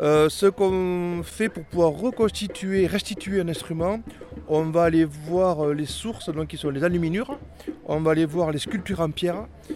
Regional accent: Carcassonne, Occitanie, France; also born or lived in Foix; je suis moi-même ariégeois, je suis né dans les montagnes, dans les Pyrénées, à côté du château de Foix, j'ai grandi après à Carcassonne

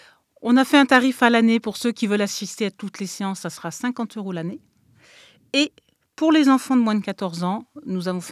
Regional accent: Paris, Île-de-France, France; Moi, je suis de Paris et Lisa est aussi de la région parisienne.

